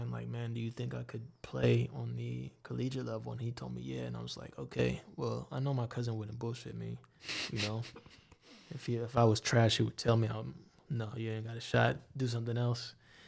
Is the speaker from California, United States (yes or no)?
yes; San Diego, California, United States; also born or lived in Oregon / Arizona; now in Girona, Spain; I grew up in San Diego, and I've lived in Oregon, Arizona, and I've been to other places in the States, obviously, but San Diego is home.